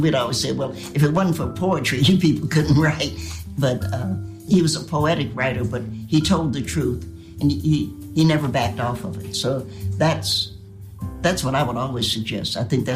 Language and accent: English; the South, United States; I'm a Southerner, and so I grew up with kids could be seen but not heard.